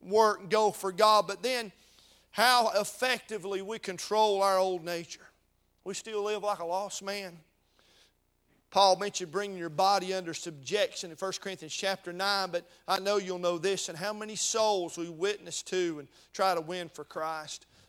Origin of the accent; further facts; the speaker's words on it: North Carolina, United States; Now, I'm from North Carolina. Make no apologies of it. And I bleed Tar Heel blue.